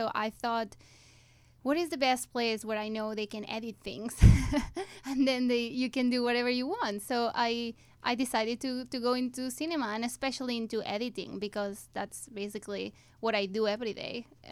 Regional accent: Barcelona, Catalonia, Spain; moved away; So I was born in Barcelona.

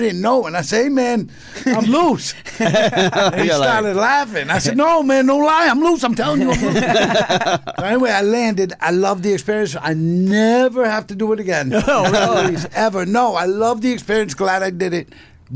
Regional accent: Miami, Florida, United States; born there; I was born in Miami, Florida.

